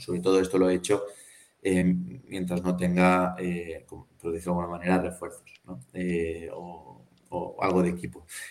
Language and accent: Spanish; Villarreal, Valencian Community, Spain; localmente yo soy de Villarreal, Castellón, pues de Castellón, los empresarios de Castellón